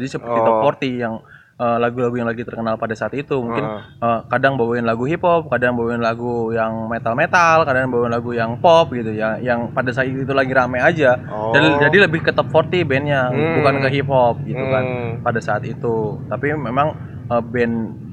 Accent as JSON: {"language": "Indonesian", "town": "Cirebon", "region": "West Java", "country": "Indonesia", "said": "mungkin karena kita dari kota Cirebon yang identik Cirebon itu dengan udang"}